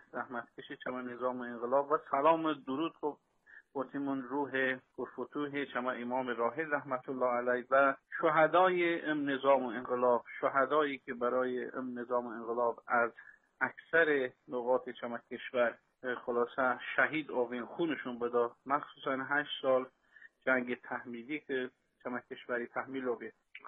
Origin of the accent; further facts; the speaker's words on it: Iran; چما وظیفه به عنوان یک ایرانی